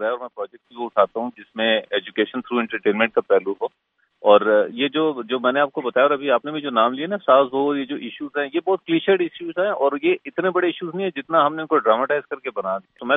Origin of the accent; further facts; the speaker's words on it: Quetta, Balochistan, Pakistan; born there; تین بھائی اور تین بہنیں ہیں, یوسف زئی ٹرائب سے ہم تعلق رکھتے ہیں, اور جو اب میری ویسے پیدائش تو کوئٹہ کی ہے لیکن لائک ہم کے پی کے سے بلانگ کرتے ہیں